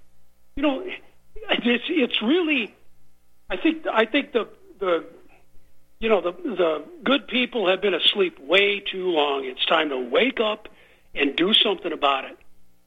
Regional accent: Nebraska, United States; I'm from Nebraska originally, and I remember the DeKalb thing, the Boys Town thing.

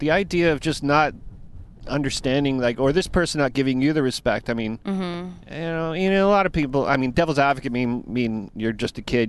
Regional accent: Canada; I traveled with Americans as a Canadian, and you notice the difference.

